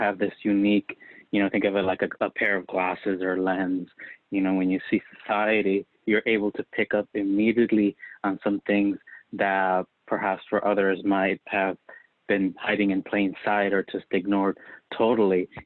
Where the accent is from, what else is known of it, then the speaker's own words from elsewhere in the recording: Chicago, Illinois, United States; also born or lived in Mexico; I come from Mexico. I was born there and came to the U.S. to the Chicagoland area when I was five. I've grown up in the northern suburbs of Chicago. Now I'm a DACA recipient